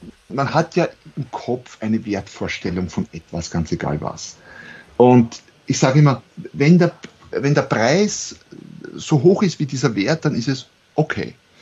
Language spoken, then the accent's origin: German; Austria; ich bin Österreicher, wie man hört, für alle nicht österreichischen Hörer vielleicht.